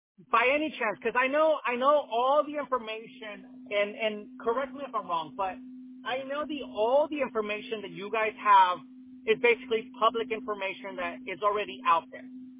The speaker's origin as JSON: {"language": "English", "town": "Newark", "region": "New Jersey", "country": "United States", "said": "I don't mind having like Newark, you know, that I'm from Newark"}